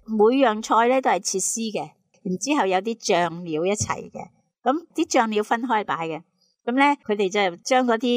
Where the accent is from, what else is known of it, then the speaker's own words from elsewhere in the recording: Guangdong, China; 我哋广东人都中意食面噶